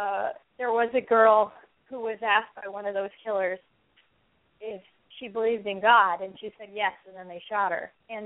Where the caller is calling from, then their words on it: California, United States; I'm from Silicon Valley.